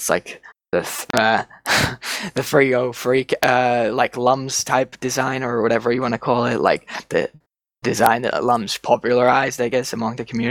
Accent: Finland; English is a second language; I'm from Finland, so we're not native, but we speak English better than Spanish.

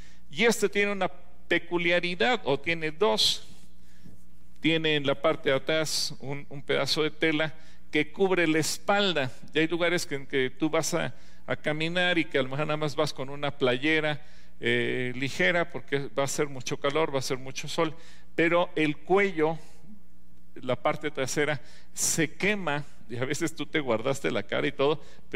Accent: Mexico; hay que presumir que somos mexicanos.

